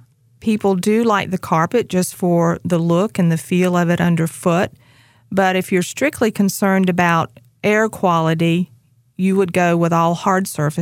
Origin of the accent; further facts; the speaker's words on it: Greensboro, North Carolina, United States; I was born in Guilford County, which is Greensboro.